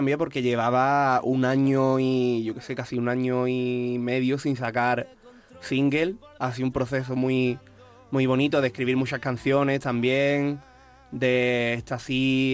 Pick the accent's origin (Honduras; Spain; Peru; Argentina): Spain; Zahara de los Atunes, Andalusia; allí aterrizan, digamos, helicópteros en el puerto de mi pueblo, van a comer al campero y se van.